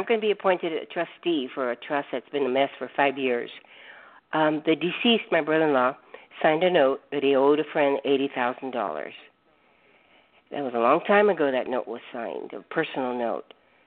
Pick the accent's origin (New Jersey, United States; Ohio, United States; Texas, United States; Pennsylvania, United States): Texas, United States; born there; now in Los Angeles, United States; No, but I was born in Texas.